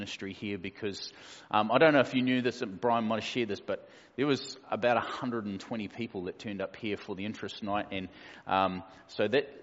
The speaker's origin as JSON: {"language": "English", "region": "Auckland", "country": "New Zealand", "tie": "born or raised there", "said": "So I was born and raised in West Auckland."}